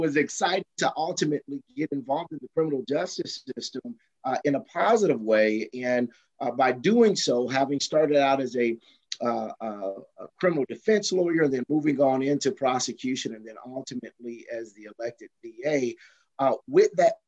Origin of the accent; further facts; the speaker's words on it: Kansas City, Kansas, United States; So I was born and raised here in Wyandotte County, Kansas City, Kansas, which is inner city here.